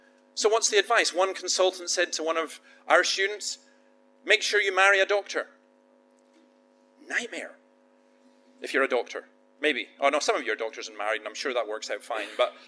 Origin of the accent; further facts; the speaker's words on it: Scotland, United Kingdom; I'm special because I'm Scottish. No, well, the last one's true